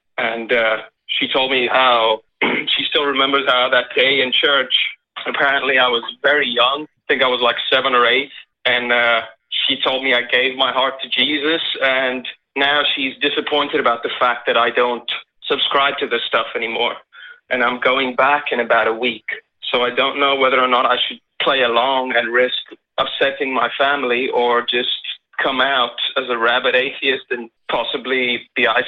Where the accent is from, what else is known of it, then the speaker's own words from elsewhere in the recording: South Africa; now in United States; I've spent the last 3 years in the States. I'm originally from South Africa, and my family is super religious.